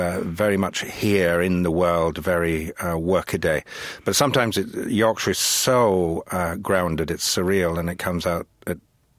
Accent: Ireland; moved away as an adult; now in United States; spent quite a bit of time in Ireland, and then came to the States in my adulthood.

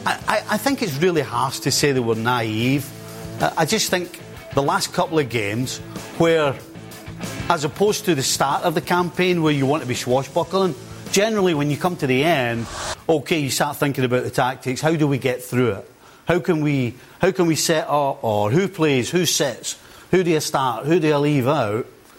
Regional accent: Scotland, United Kingdom; And the other thing I would say is, being Scottish, we've been knocked out of so many tournaments in the right manner.

